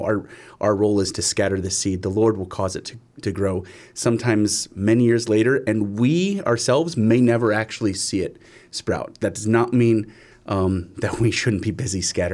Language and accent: English; Timberlake, Ohio, United States; I grew up on the east side. I grew up in a little village called Timberlake. If you know where Eastlake, Willoughby, Menor, that area, I grew up over there.